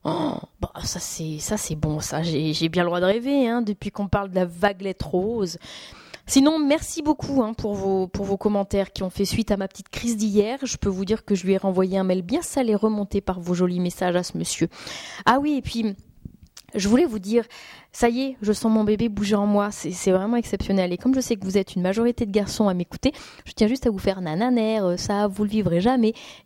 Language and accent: French; Nouvelle-Aquitaine, France; moi je suis originaire de Corrèze quand même.